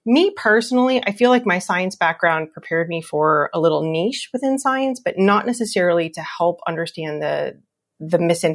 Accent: Iowa, United States; I'm from the Midwest. And when my husband got a job across the country, I'm from Iowa. When we moved across the country to Massachusetts

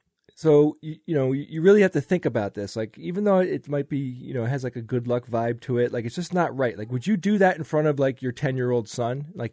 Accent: New York, United States; I mean, I'm a New Yorker. You know what I mean? I grew up going to that city on weekends

